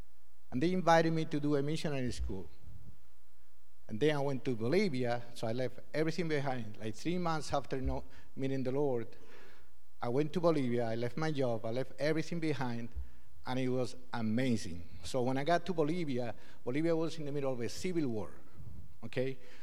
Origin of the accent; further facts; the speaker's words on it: Spain; now in London, United Kingdom; So I was born in Spain, that's where I grew up, but at some point I moved to London, okay?